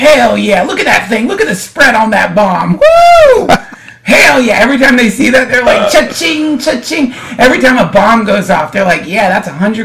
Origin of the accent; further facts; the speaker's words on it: the South, United States; but I was raised in the South, man.